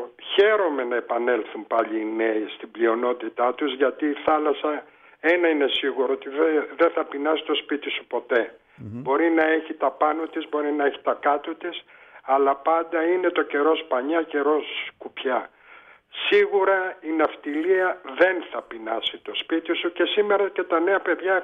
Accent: Volos, Thessaly, Greece; γεννήθηκα Θεσσαλονίκη αλλά μεγάλωσα στο Βόλο.

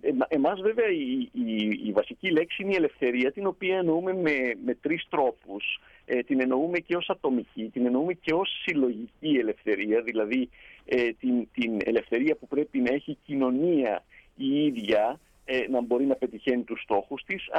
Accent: Cairo, Cairo Governorate, Egypt; moved away as an adult; now in England; αλλά εγώ γεννήθηκα και μεγάλωσα στο Κάιρο.

